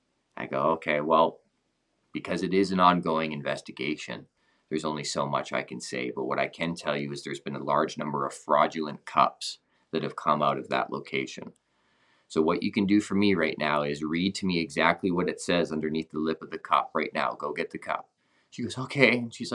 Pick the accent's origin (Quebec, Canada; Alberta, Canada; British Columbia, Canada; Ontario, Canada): Alberta, Canada; Calgary; Yeah, I'm from Calgary, and I started comedy because I was in radio